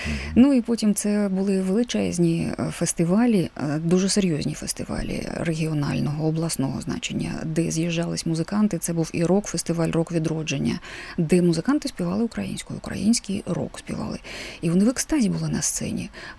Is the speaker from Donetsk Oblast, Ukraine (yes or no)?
yes; Horlivka, Donetsk Oblast, Ukraine; Я з Донбасу, з Донецької Горлівки. В Донецькій працювала на радіо в FM форматі.